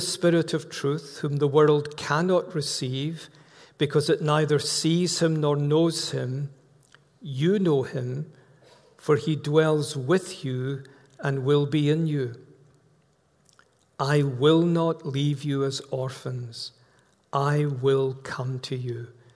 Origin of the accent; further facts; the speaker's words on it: Scotland, United Kingdom; I take no pleasure in England winning. I'm a Scot.